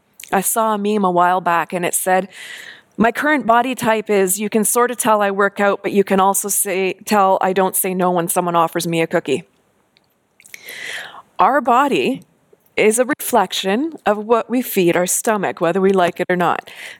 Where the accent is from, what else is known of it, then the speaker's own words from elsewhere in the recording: Canada; And we're Canadian.